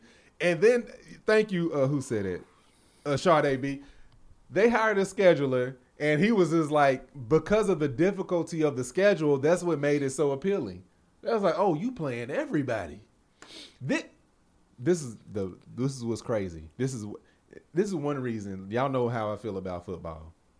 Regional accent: Lexington, United States; It's a, like, in my hometown in Lexington, there's a new high school now.

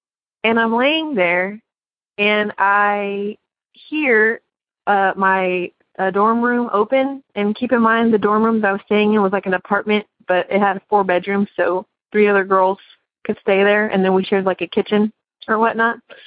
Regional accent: Sioux City, Iowa, United States; I am from Sioux City, Iowa.

